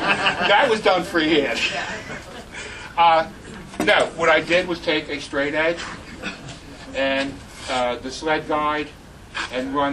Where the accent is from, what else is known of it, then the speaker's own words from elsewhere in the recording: Philadelphia, Pennsylvania, United States; I grew up in Philadelphia. I know what a Philadelphia house looks like.